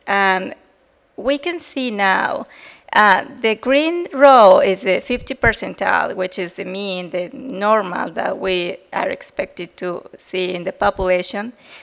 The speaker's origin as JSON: {"language": "English", "region": "Guanajuato", "country": "Mexico", "said": "because I'm from Guanajuato, and second, because this is one place with a high level of out-migration to U.S."}